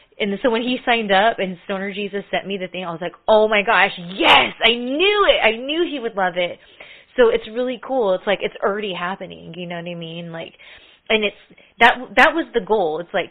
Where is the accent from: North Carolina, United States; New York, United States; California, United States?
California, United States; from Cali.